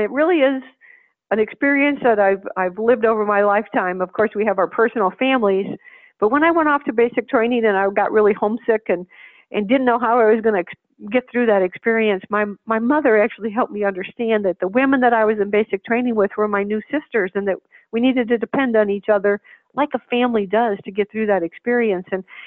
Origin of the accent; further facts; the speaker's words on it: Wisconsin, United States; I'm from Wisconsin